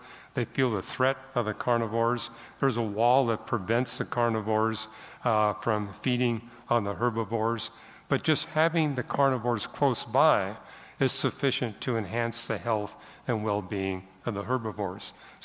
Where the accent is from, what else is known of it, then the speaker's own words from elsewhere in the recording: British Columbia, Canada; I was raised in British Columbia